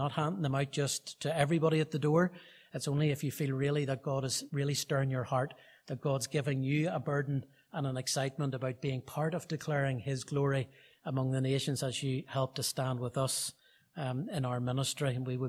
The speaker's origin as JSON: {"language": "English", "town": "Portadown", "region": "Northern Ireland", "country": "United Kingdom", "said": "So we're still hands-on reaching children, even in our own town. We come from Portadown, and so we try to be involved as much as we possibly can"}